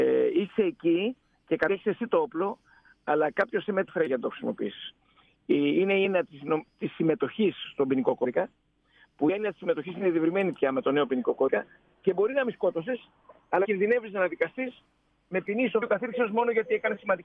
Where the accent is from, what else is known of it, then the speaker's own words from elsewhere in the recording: Greece; Το λέω σαν Έλληνας πολίτης.